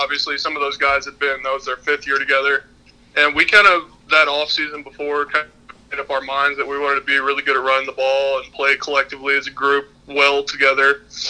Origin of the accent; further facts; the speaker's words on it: Brenham, Texas, United States; It was in Houston, so as y'all know, I'm from Brenham, so that's about an hour and a half from the stadium.